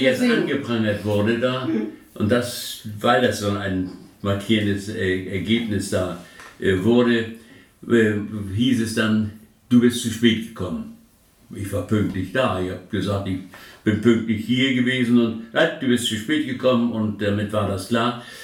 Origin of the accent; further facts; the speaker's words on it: Susz, Warmian-Masurian Voivodeship, Poland; born there; Das sind 70 Kilometer gewesen von Rosenberg, hieß die Stadt, wo ich geboren bin.